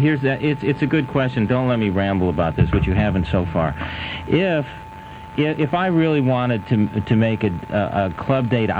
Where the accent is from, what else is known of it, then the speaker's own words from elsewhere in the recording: Tucson, Arizona, United States; But growing up in Tucson, Arizona, there was no one there to sort of, as a mentor, to go, oh, you know what you should do is comedy.